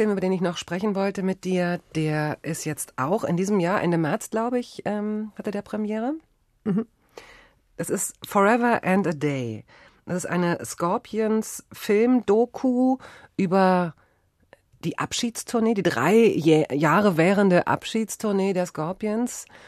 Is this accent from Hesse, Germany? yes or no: no; Hanover, Lower Saxony, Germany; ich komme ja aus Hannover